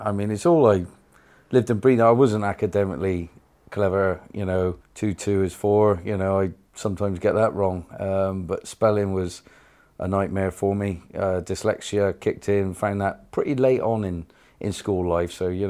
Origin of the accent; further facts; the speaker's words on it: Portishead, South West England, United Kingdom; Born and bred, yeah. Half-breed between Shorehampton and Hartcliffe.